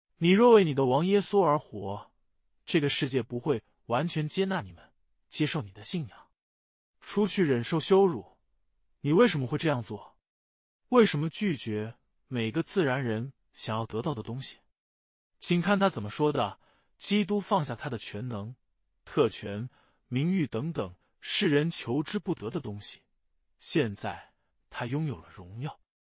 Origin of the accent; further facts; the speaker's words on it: United States; 我们是新约基督徒，我们是美国人，生活在一个早就离开献祭这样的事情的文化里。